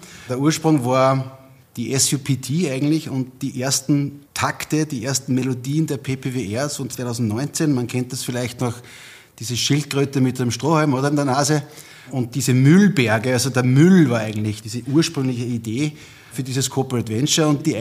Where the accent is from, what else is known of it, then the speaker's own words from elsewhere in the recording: Enns, Upper Austria, Austria; bin Österreicher hier, gleich aus der Umgebung, aus der ältesten Stadt Österreichs.